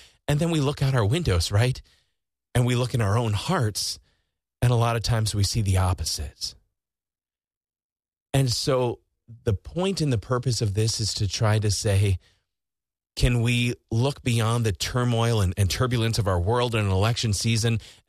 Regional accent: Rice Lake, Wisconsin, United States; Well, Marcia from Rice Lake, my hometown, shout out, Rice Lake Warriors playing Monona Grove tonight.

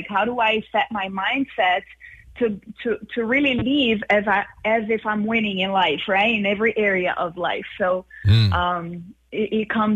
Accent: Brazil; now in Miami, United States; I'm originally from Brazil.

